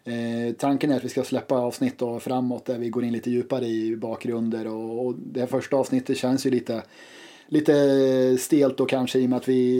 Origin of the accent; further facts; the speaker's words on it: Hällefors, Örebro County, Sweden; född och uppvuxen här i Hällefors kommun, också 33, fyller 34 i år då